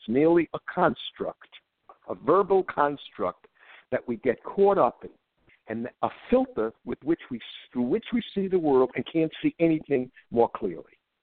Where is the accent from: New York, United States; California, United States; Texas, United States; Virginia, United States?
New York, United States; Bronx; I grew up in the Bronx, New York, in a predominantly white neighborhood.